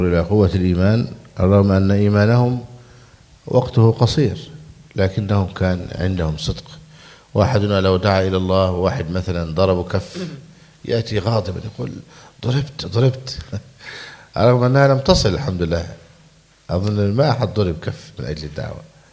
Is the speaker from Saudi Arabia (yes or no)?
no; Egypt; الفرمة عندنا في مصر